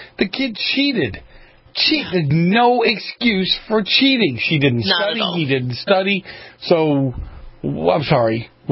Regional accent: Boston, Massachusetts, United States; I grew up in Boston. There were murals up everywhere.

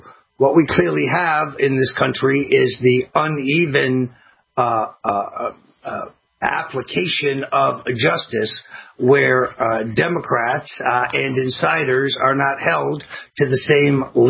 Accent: Florida, United States; Let's go to Jim in Florida, my home state.

